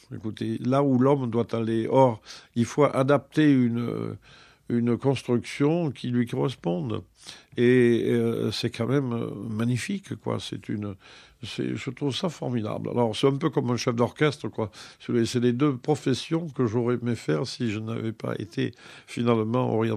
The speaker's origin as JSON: {"language": "French", "town": "Arles", "region": "Provence-Alpes-Côte d'Azur", "country": "France", "said": "Je suis d'Arles, qui est une ville romaine et romane."}